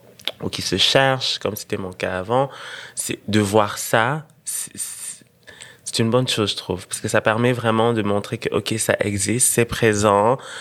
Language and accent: French; Senegal; also born or lived in Burundi; Au Sénégal, exactement. Mais j'ai grandi au Burundi aussi, puisque j'ai grandi de là jusqu'à l'âge de 5 ans.